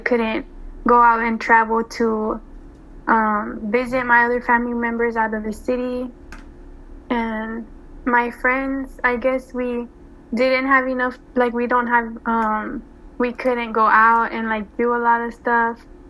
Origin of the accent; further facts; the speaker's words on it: San Antonio, Texas, United States; I am from San Antonio, Texas.